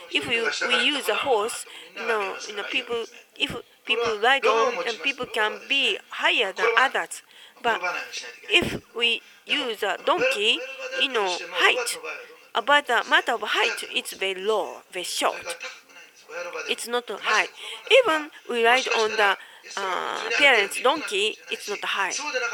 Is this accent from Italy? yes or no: no; Osaka, Japan; English is a second language; I'm from Osaka, Kansai area